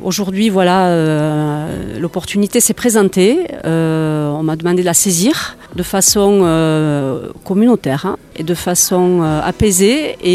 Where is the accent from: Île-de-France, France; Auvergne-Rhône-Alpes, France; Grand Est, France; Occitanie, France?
Occitanie, France; je suis originaire de Saint-Matan, près du Midi toulousain et ce nord du département, ça faisait pas rêver quand j'étais jeune.